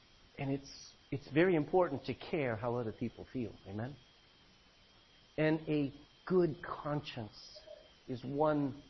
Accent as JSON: {"language": "English", "country": "United States", "tie": "born or raised there", "said": "Growing up in America, we made fun of everybody, didn't we?"}